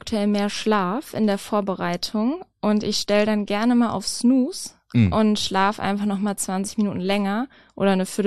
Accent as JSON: {"language": "German", "region": "Lower Saxony", "country": "Germany", "tie": "born or raised there", "said": "im Gifhorn ab und zu gespielt. Die hat sich da irgendwann ein Häuschen gekauft und in der Nähe von meiner Heimat."}